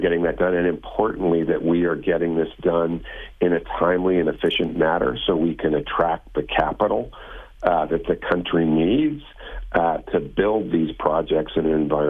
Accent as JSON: {"language": "English", "country": "Canada", "said": "I'm as a Canadian thrilled that someone"}